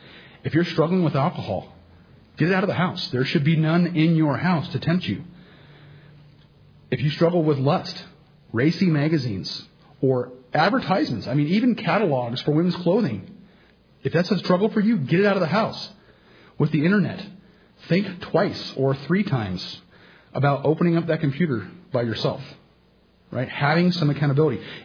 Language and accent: English; Sacramento, California, United States; I grew up in Sacramento, and in Sacramento, there's a lot of rice farmers, or there used to be at least, around the outskirts.